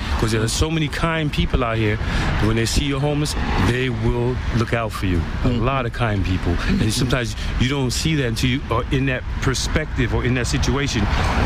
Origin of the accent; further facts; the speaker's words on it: New York City, New York, United States; now in Los Angeles, United States; Well, I'm originally from the South Bronx in New York City.